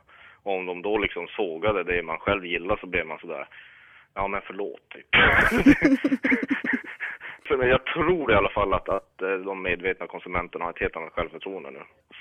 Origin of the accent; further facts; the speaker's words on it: Kiruna, Norrbotten County, Sweden; Vi är i ständig rörelse, precis som min hemstad Kiruna, som flyttar på sig.